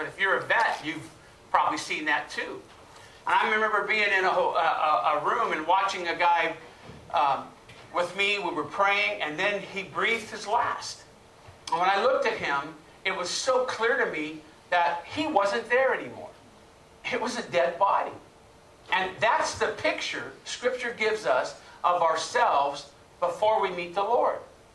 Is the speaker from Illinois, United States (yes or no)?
no; California, United States; You know, I grew up in the Bay Area, and I'd never really been around thunderstorms and lightning. We moved to Arizona